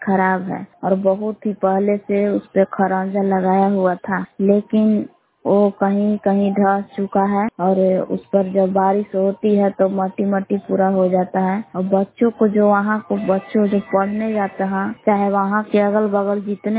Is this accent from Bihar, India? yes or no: yes; Bihar, India; ग्राम बिलास जिला कमूर बबुआ का निवासी हूँ।